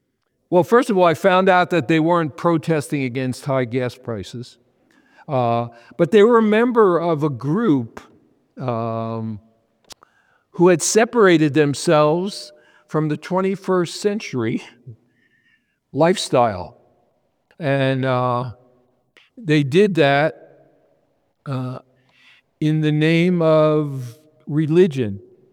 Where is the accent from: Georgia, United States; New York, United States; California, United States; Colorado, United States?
New York, United States; And I'm going, you know, I'm from New York.